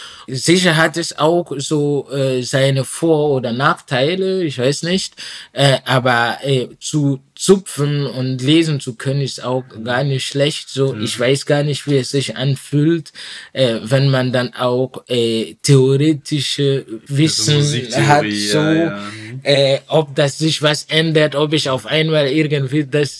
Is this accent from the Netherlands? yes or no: no; Burkina Faso; first language Mooré; German is a second language; dann spreche ich Moré, meine Muttersprache, Französisch als Amtssprache in Burkina Faso und Deutsch.